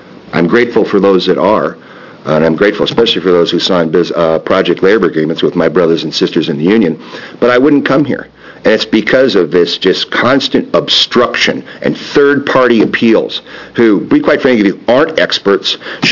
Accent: Iowa, United States; I grew up in Iowa, and there used to be fence line to fence line.

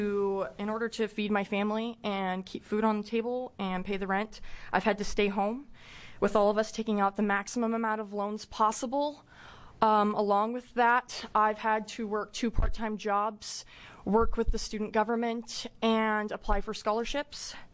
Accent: Sweet Home, Oregon, United States; I'm from Sweet Home, Oregon.

